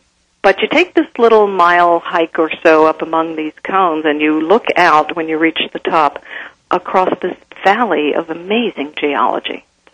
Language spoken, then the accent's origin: English; New Jersey, United States; someone showed up from, let's say, my hometown in New Jersey